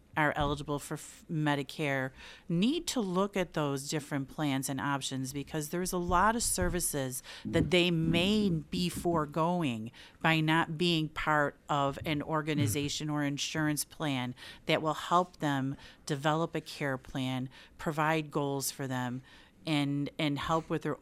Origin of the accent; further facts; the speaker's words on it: Buffalo, New York, United States; I was born and raised in South Buffalo.